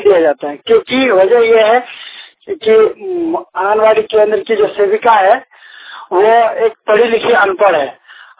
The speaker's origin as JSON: {"language": "Hindi", "town": "Paranchi", "country": "India", "said": "बोल रहा हूँ ग्राम परांची से।"}